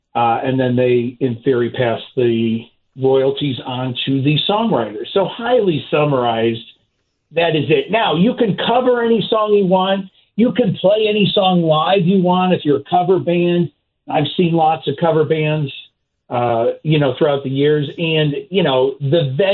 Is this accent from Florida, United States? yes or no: no; Chicago, Illinois, United States; now in Kansas City, United States; By the way, I'm from the South Side. I'm from Beverly, so I grew up listening to WGN.